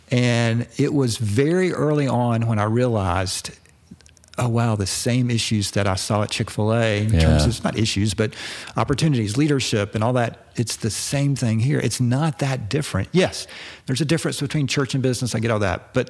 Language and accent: English; Atlanta, Georgia, United States; I love Coca-Cola because I'm from Atlanta